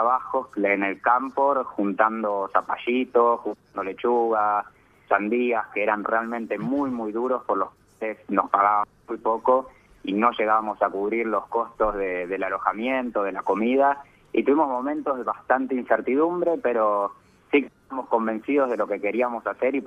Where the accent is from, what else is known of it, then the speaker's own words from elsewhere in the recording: Buenos Aires, Argentina; moved away as an adult; now in New Zealand; Nosotros somos los dos de Buenos Aires.